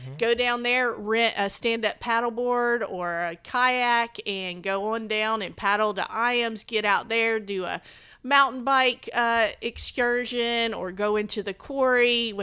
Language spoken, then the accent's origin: English; Memphis, Tennessee, United States; now in Knoxville, United States; I grew up in West Tennessee in Memphis, mm-hmm. and I came up here to go to the University of Tennessee, fell in love with Knoxville, and never wanted to leave.